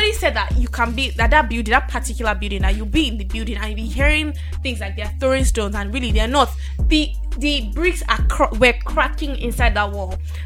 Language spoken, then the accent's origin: English; Lagos Island, Lagos, Nigeria; maybe because that I'm from Lagos Island, like my village.